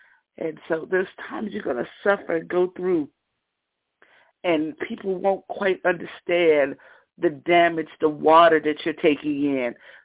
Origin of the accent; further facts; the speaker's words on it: Las Vegas, Nevada, United States; I was really looking forward to seeing you all out here in my hometown of Las Vegas, Nevada. I was born and raised there, as you said.